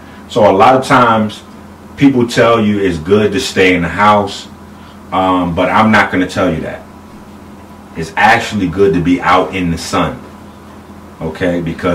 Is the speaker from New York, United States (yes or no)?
yes; Bronx, New York, United States; I'm from New York. I'm from the Bronx, 158th Street.